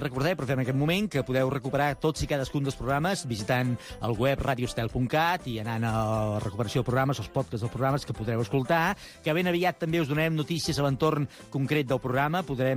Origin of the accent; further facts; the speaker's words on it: Sant Boi de Llobregat, Catalonia, Spain; Allà a Sant Boi, nosaltres som de Sant Boi